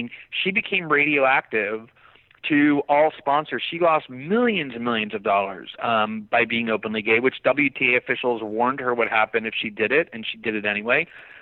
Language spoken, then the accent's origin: English; Fort Lauderdale, Florida, United States; we grew up in Fort Lauderdale, very close to where Chris Evert grew up.